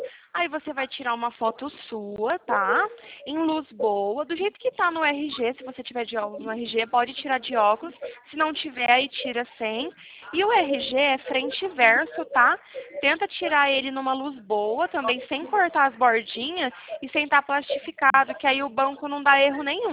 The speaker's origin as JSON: {"language": "Portuguese", "town": "Arapongas", "region": "Paraná", "country": "Brazil", "said": "Eu sou de Arapongas, Paraná."}